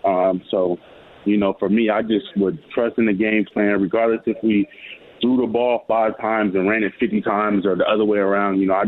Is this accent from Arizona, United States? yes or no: yes; Arizona, United States; and I'm from Arizona, so I'm about 95% sure if I'm there at 33